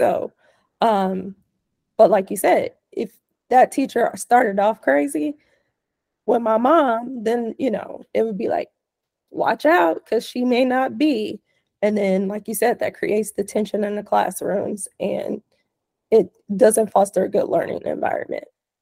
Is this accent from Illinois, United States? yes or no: yes; Urbana, Illinois, United States; where we grew up in Urbana